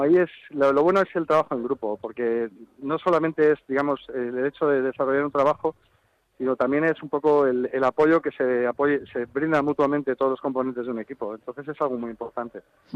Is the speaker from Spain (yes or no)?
yes; Madrid, Community of Madrid, Spain; now in Collado Villalba, Spain; yo vivo ahora actualmente en Collado Villalba. Ajá. Pero vamos, yo he nacido en Madrid y vamos, soy madrileño de totalmente, de toda la vida, como quien dice.